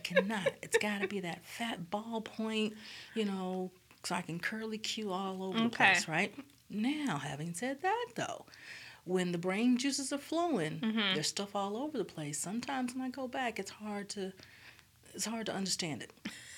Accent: Louisiana, United States; also born or lived in Dallas / South Carolina / Indianapolis; now in Birmingham, United States; I grew up in Louisiana. I went undergrad at Southern. I went to grad school in Grambling. Then I moved to Dallas, Texas, moved to South Carolina, lived in Indianapolis, and now I'm here in Birmingham.

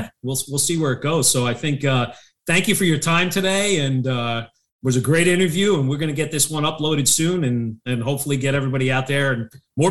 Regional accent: New Jersey, United States; I'm a guy from New Jersey

